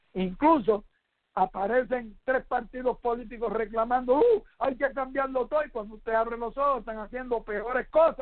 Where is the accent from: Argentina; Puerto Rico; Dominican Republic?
Puerto Rico; Somos los puertorriqueños los que elegimos nuestros gobernantes